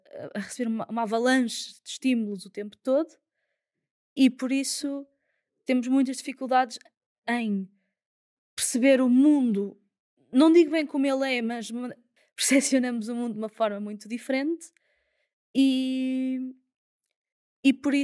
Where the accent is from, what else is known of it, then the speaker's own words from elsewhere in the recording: Porto, Portugal; Bem, eu nasci no Porto, sou do Porto, vivo no Porto, eu ainda continuo a fazer a minha vida toda no Porto